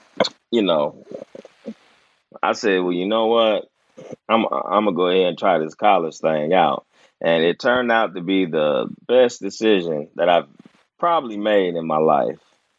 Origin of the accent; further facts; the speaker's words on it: Omaha, Nebraska, United States; born there; The thing about me, folks probably don't know, is I was born in Omaha, Nebraska.